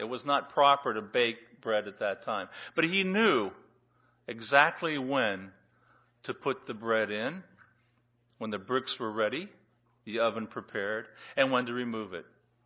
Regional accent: Pittsburgh, Pennsylvania, United States; as I was growing up in Pittsburgh area, we had open hearth furnaces.

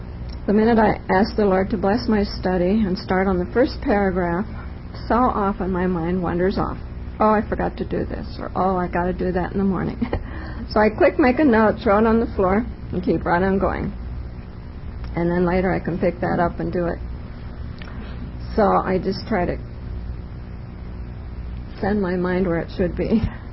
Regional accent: Florida, United States; I'm from Florida, and I bring the love of my other sister in the class

